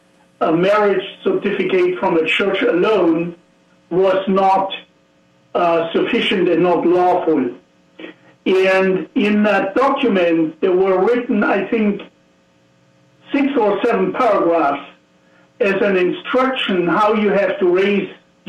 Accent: East Germany, Germany; I grew up in East Germany.

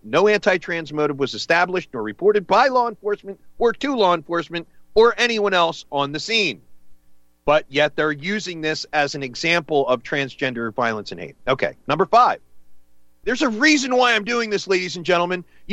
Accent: Camden, New Jersey, United States; born there; I was born in Camden. And I spent time in Philly and Camden.

